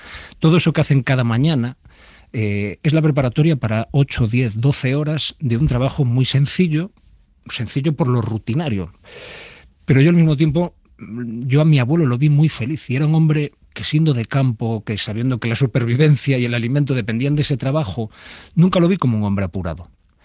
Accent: Vigo, Galicia, Spain; yo soy nacido en Vigo, criado en Vigo, pero mi tradición familiar es toda de interior. Es decir, yo no tengo familiares mariñeiros

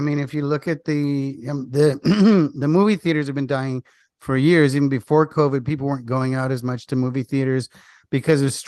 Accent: Spain; I partly went to school in Europe. I was born in Spain, and I went to high school in Spain

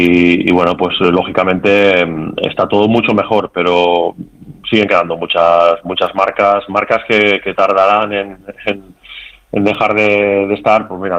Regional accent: Valencian Community, Spain; ha sido un año difícil para mi pueblo y otros muchos pueblos de Valencia

